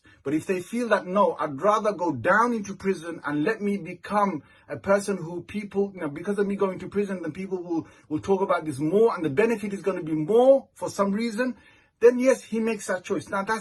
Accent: United Kingdom; born there; My origin is you know, I'm British born, but my father came from Bangladesh and I do have family over there in Bangladesh.

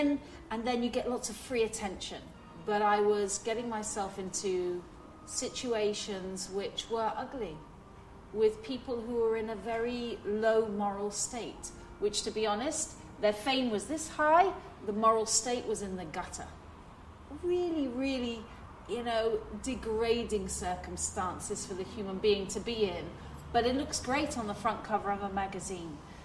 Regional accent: London, United Kingdom; born there; I was born in London to parents who had lost their faith.

